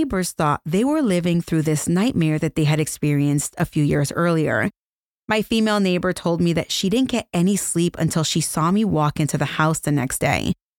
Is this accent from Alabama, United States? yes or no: no; Lawton, Oklahoma, United States; I am originally from Lawton, Oklahoma. About 70 miles from Oklahoma City